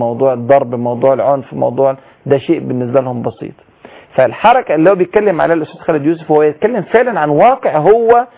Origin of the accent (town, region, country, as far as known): Egypt